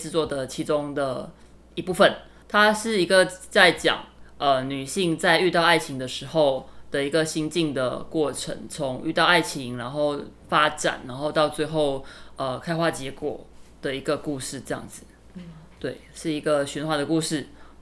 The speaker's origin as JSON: {"language": "Chinese", "country": "Malaysia", "lives_now": "Taiwan", "said": "然后我是马来西亚人，然后我现在在台湾发展很多年了"}